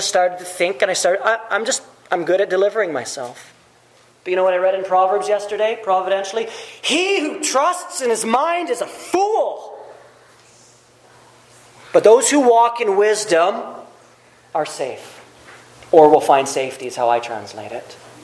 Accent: England, United Kingdom; I don't know. I'm not Hebrew. I'm English.

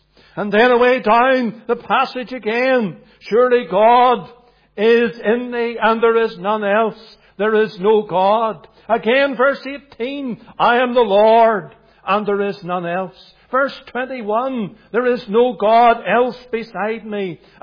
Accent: Northern Ireland, United Kingdom; I was brought up down in County Fermanagh

